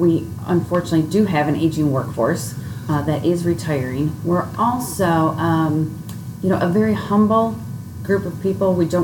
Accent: Chicago, Illinois, United States; So I grew up here in Chicago, Nice to come home.

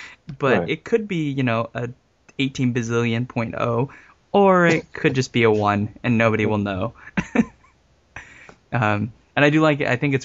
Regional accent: California, United States; It's something that I'm from California, so we kind of...

